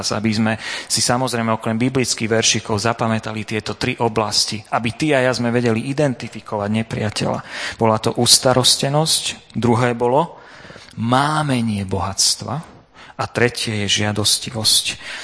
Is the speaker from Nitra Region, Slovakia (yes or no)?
yes; Nesvady, Nitra Region, Slovakia; Ja som vyrastal tu v Nesvadoch